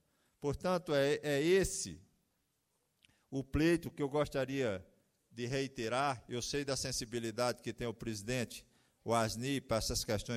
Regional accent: Northeast Region, Brazil; falando como nordestino

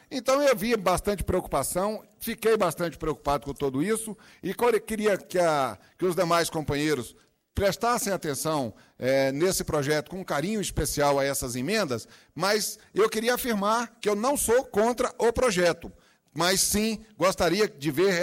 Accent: Sobradinho, Brazil; Posto Brazuca, que é lá da minha cidade de Sobradinho.

